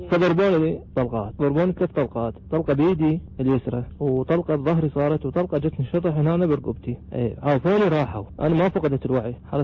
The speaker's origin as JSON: {"language": "Arabic", "town": "Baghdad", "region": "Baghdad Governorate", "country": "Iraq", "said": "أنا من بغداد،"}